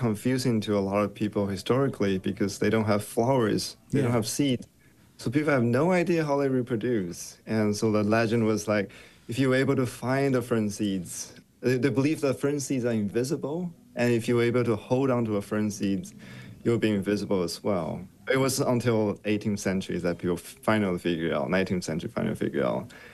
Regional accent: Taiwan; so I grew up in Taiwan, beautiful islands, subtropical islands.

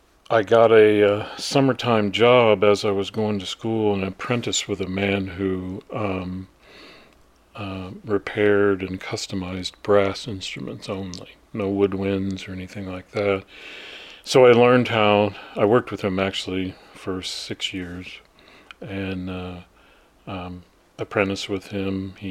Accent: Homestead, Florida, United States; moved away; Nope, I was born and raised in Miami, Florida, south of Miami to be exact. Homestead is the name of the city.

